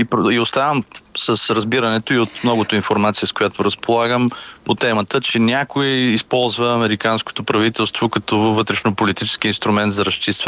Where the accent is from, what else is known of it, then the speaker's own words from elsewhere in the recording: Northern Bulgaria, Bulgaria; Аз съм от Северна България родом и за мен този край заслужава да има тази магистрала.